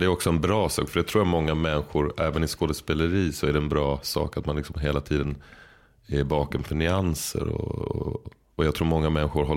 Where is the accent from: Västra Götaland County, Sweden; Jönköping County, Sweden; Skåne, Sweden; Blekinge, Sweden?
Skåne, Sweden; accent: Skåne; När jag blir påmind om Skåne på något sätt, till exempel om jag träffar en skåning, då blir jag skåning med en gång.